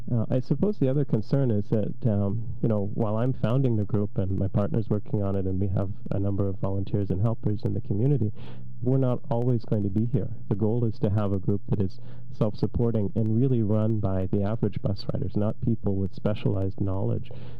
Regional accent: Canada; I grew up in Canada, and I suppose had a greater level of confidence in civic institutions like the police.

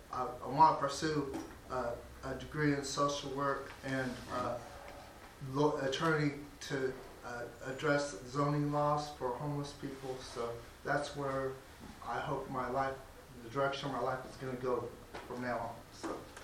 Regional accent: California, United States; born there; Well, I had a good job in San Diego County. I was born in Orange County, but I have PTSD, so I couldn't drive my car anymore.

